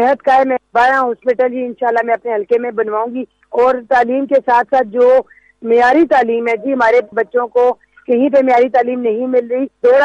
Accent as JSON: {"language": "Urdu", "country": "Pakistan", "tie": "born or raised there", "said": "میری پرورش میری پیدائش اسی علاقے کی ہے، اور میں چاہوں گی، میں نے بچپن سکول یہاں پیدل جا کے کچی گلیوں سے گندی نالیوں سے گزر کے میں گئی ہوں، پیدل میں وقار شاہ کالج گئی ہوں،"}